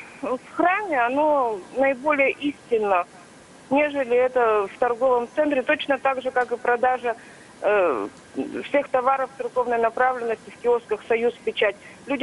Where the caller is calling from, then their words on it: Yekaterinburg, Sverdlovsk Oblast, Russia; я звоню из Екатеринбурга.